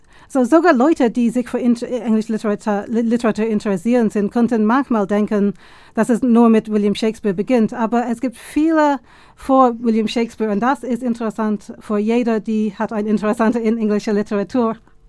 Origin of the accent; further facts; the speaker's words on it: Leinster, Ireland; German is a second language; Und das ist in meiner Heimat gefilmt, so das liebe ich viel.